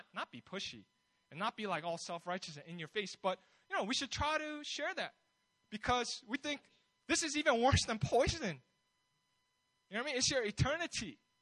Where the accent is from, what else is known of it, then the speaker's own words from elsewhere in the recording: United States; I'm not an expert on politics. I'm from America, so excuse me.